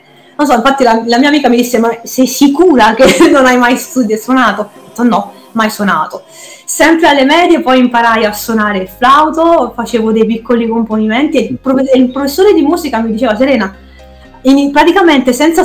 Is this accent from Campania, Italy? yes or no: yes; Naples, Campania, Italy; io andai con mio padre in una zona che si trova nei pressi del conservatorio, io sono di Napoli